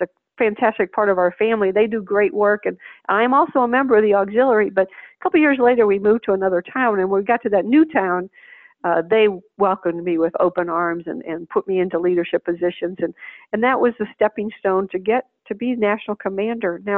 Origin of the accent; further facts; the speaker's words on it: Wisconsin, United States; I'm from Wisconsin